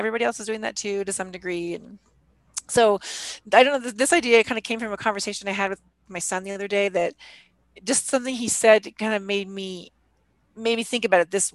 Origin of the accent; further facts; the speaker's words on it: Alaska, United States; also born or lived in Colorado; which are Alaska, which is my home state, has super high COVID rates. And in Colorado, where I've lived for 25 years, more than 25 years